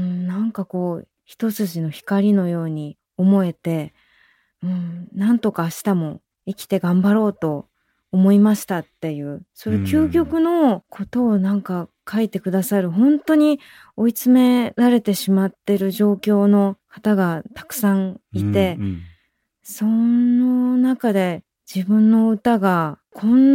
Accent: Fukuoka, Japan; 3歳の時に地元の福岡の小さい音楽教室に、

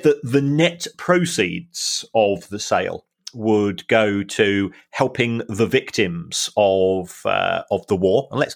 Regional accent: London, United Kingdom; born there; I was born in London.

